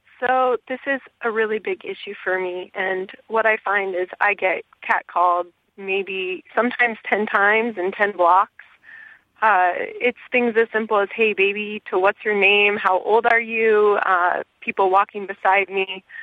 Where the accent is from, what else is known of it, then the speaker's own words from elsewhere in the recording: West Coast, United States; I'm from the West Coast originally, and although this is a problem there, it's not as large of a problem.